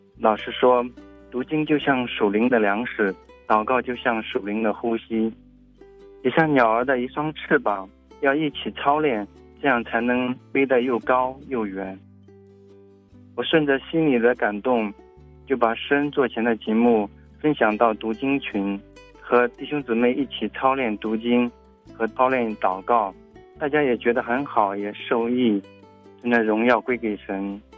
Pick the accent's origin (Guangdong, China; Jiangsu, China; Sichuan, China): Jiangsu, China; 我是来自江苏的